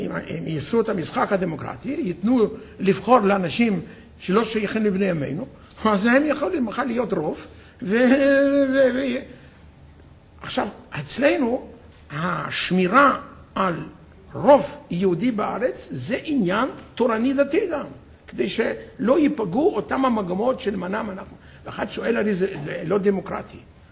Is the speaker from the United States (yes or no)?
no; Poland; Hebrew is a second language; אני מפולין, בפולין, במערב פולין, שלזיה, זה היה אזור מיושב על ידי הגרמנים